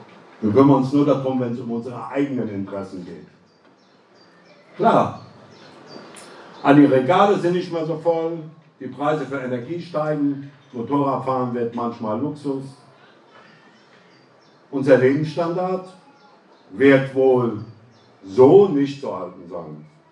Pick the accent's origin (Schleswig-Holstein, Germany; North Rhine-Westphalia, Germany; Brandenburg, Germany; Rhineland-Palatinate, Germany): Rhineland-Palatinate, Germany; Also ich bin aus dem Westerwald